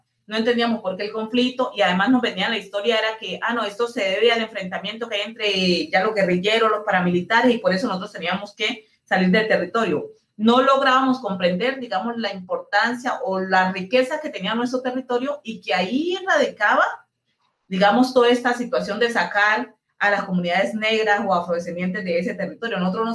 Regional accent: Pacific region, Colombia; now in Cali, Colombia; quien venimos del Pacífico, sobre todo de territorios de comunidades, sea negra o indígena, pues tenemos una forma propia, tenemos su casa, tenemos su propio ambiente.

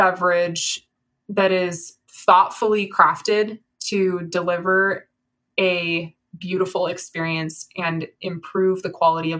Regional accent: Las Vegas, Nevada, United States; You organized a great trade show in Las Vegas. Like I said, I got to go to my hometown and enjoy that that show.

